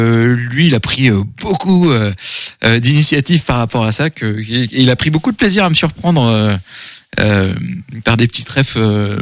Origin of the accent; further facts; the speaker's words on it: France; et je suis français.